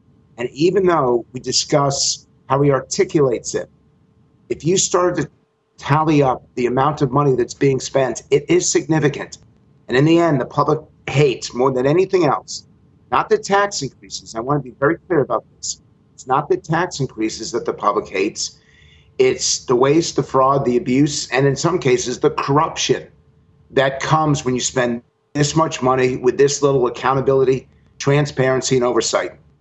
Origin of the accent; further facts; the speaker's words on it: United States; As an American who spends a lot of time with the public from coast to coast